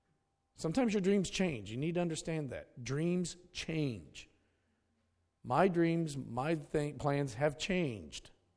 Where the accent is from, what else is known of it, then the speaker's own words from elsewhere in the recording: Pennsylvania, United States; well, I'm from Pennsylvania.